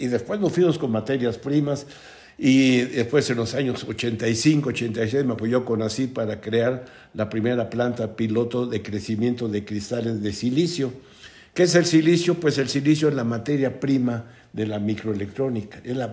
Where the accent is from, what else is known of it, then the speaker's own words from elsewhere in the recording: San Luis Potosí, Mexico; now in Puebla, Mexico; De México y de San Luis Potosí, de los dos lados, así. Sí. Ahora ya soy más poblano